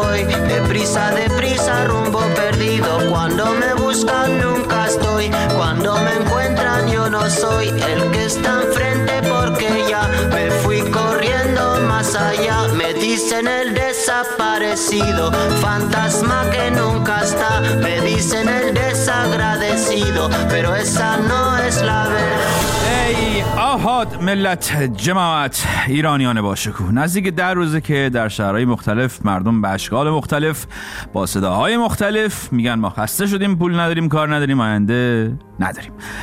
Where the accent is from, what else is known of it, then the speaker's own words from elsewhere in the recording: Iran; منم مثل همه شما به عنوان یک ایرانی از این شرایط ناراحت و عصبانی هستم